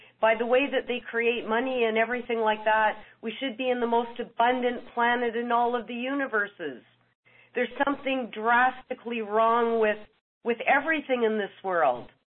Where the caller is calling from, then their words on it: Canada; I'm calling from Canada.